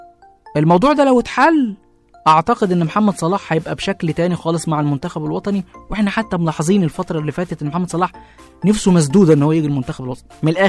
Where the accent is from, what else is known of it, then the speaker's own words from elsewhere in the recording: Egypt; انه الحفلة موجودة عندنا في مصر